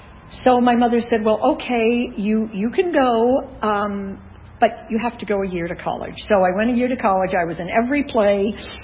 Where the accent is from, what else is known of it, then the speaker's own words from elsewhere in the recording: Midwest, United States; I grew up in the Midwest on a farm, a dairy farm.